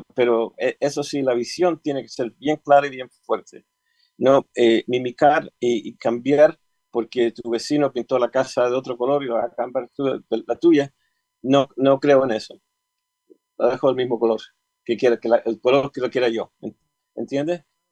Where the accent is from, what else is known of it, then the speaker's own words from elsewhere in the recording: Chile; born there; yo nací en Chile, yo soy hispano.